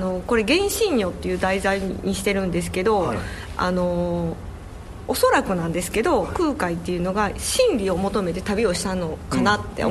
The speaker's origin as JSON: {"language": "Japanese", "region": "Ehime", "country": "Japan", "said": "私あの実は愛媛出身なんですよ、"}